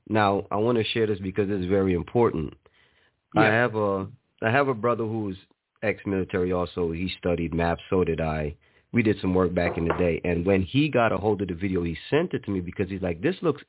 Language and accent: English; Guyana; now in United States; And as you know, I myself, I'm from South America, Guyana. Now, I came out here, young, but that is how I actually got my citizenship.